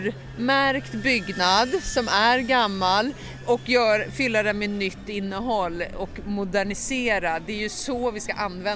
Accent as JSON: {"language": "Swedish", "town": "Stockholm", "region": "Stockholm County", "country": "Sweden", "said": "Det är fantastiskt som stockholmare"}